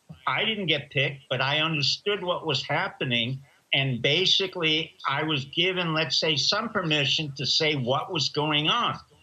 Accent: New York, United States; I grew up in New York.

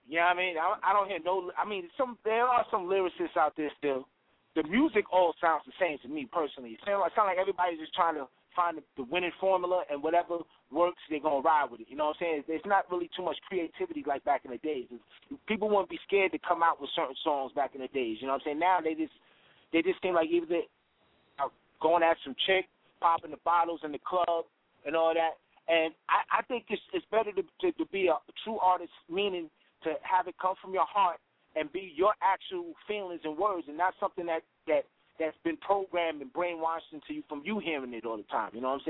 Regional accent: Astoria, New York, United States; I grew up in the Astoria Projects, and I used to do DJing in the community centers.

